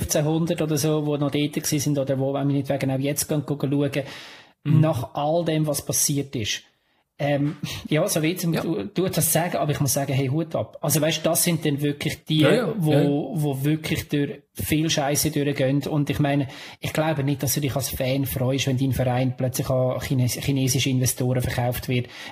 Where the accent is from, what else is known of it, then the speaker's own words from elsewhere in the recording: Lucerne, Switzerland; Wir haben das als Luzerner mehr als eines erlebt